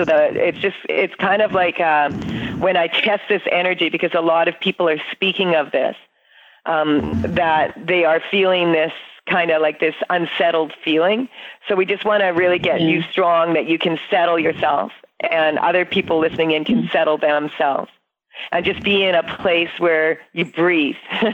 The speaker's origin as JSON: {"language": "English", "region": "Saskatchewan", "country": "Canada", "tie": "born or raised there", "said": "growing up in Saskatchewan, which is, you know, it can get like 40 below, 50 below with the wind chill, and we're talking minus Celsius degrees."}